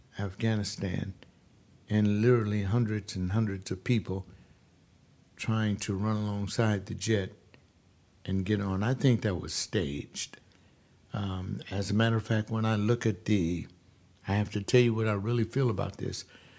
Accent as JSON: {"language": "English", "country": "United States", "said": "but yeah, I'm American. I like to shop for my food."}